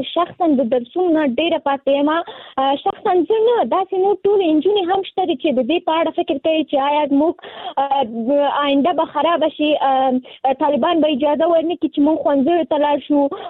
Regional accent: Nangarhar, Afghanistan; now in Kabul, Afghanistan; ما د ننګرهار ولایت نه فعلاً په کابل کې ژوند کوم او زه هم د نهم ټولګي زده کوونکی یم

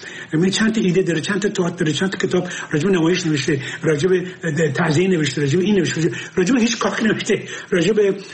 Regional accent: Abadan, Khuzestan, Iran; من بچه آبادانم. آبادان نزدیک تیارا میارا اینا بر بیرون بود.

